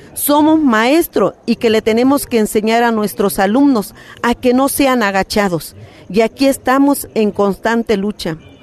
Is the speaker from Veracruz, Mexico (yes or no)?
yes; Sayula de Alemán, Veracruz, Mexico; soy de Sayula de Alemán, Veracruz, y vengo representando la zona de Jaltipan.